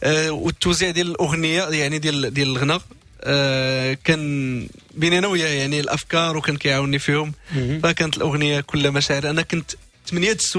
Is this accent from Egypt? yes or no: no; Morocco; هما تبارك الله عندنا في المغرب فنانين ما شاء الله